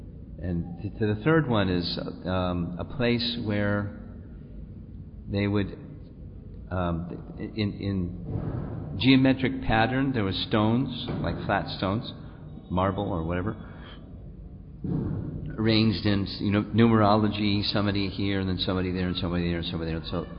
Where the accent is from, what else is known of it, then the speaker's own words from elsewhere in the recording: New York, United States; I'm from New York, and I'm used to seeing lots of people